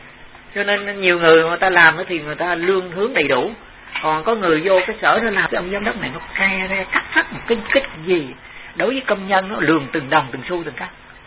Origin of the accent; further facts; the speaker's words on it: Southern Vietnam, Vietnam; mà chứ không phải là như miền Nam mình á, thì dân miền Nam mình nó chiều chiều